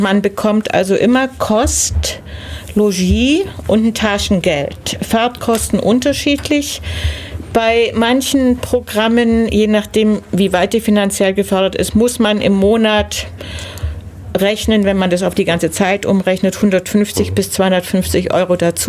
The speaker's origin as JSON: {"language": "German", "country": "Germany", "said": "dass wir als Deutsche mit unserem deutschen Reisepass in fast alle Länder Zugang haben."}